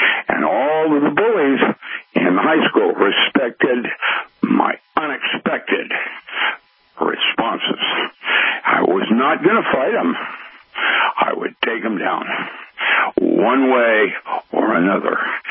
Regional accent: Philippines; Most people probably know or remember, I grew up in the Philippines.

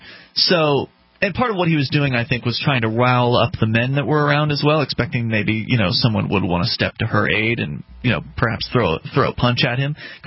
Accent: Florida, United States; I'm from Florida originally.

